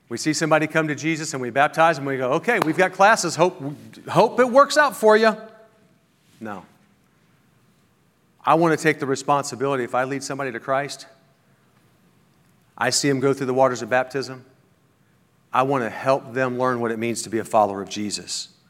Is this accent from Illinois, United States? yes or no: yes; Illinois, United States; I grew up in Illinois. I grew up in St. Louis area, southern Illinois, but right near St. Louis.